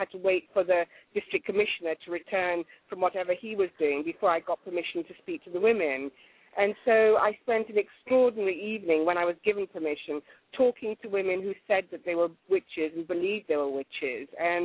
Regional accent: Tamale, Northern Region, Ghana; born there; just about 40 kilometers from where I was born in Tamale, there was a camp for women who said they were witches.

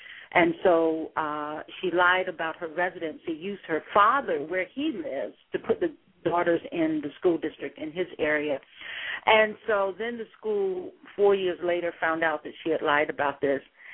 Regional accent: the South, United States; Growing up in the South, you know, during the early civil rights movement, when I had to go down back alleys and go up the steps to go see movies

